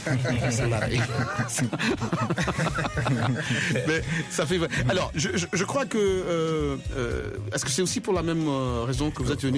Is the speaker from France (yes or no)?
no; DR Congo; moi, je suis congolais d'origine, de la RDC